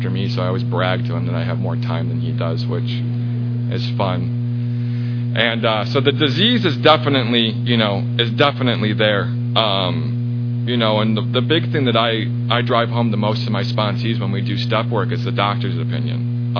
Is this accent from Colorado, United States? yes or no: no; Chicago, Illinois, United States; I grew up in Chicago in an alcoholic, drug-infested home.